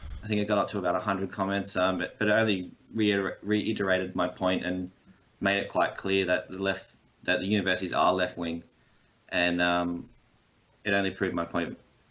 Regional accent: Wollongong, New South Wales, Australia; It's still a great city. I'm proud to say I'm from Wollongong for sure.

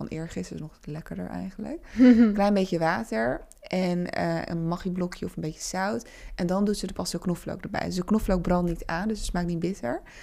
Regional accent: Suriname; we zijn eigenlijk gewoon Surinaams. Ja. We zijn in Suriname geboren ook. En onze voorouders, dus van mijn moeders kant, komen ze uit Kashmir en Nepal. Mm-hmm. En Noord-India. En van mijn vaders kant komen ze uit Zuid-India. Dus een beetje Chennai, Madras, ongeveer die regio.

